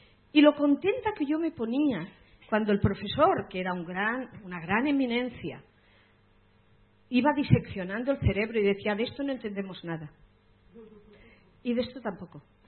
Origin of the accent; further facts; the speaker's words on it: Murcia, Region of Murcia, Spain; Yo soy de Murcia, por lo tanto puedo hablar de ellos.